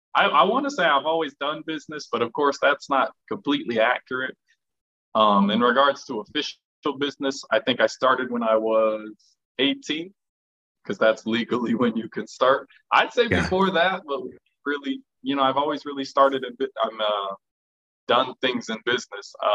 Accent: Las Vegas, Nevada, United States; moved away as an adult; now in Dar es Salaam, Tanzania; I'm from Las Vegas. I came here when I was 19. Now I'm 21. I'm in Tanzania, specifically Dar es Salaam, but I travel around a bit.

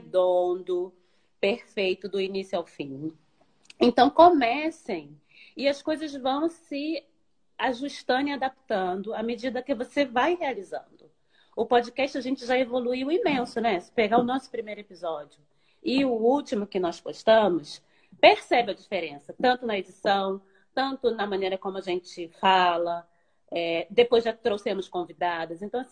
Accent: Brazil; Ah, porque eu sou brasileira e trabalhar em tal lugar não vão me aceitar

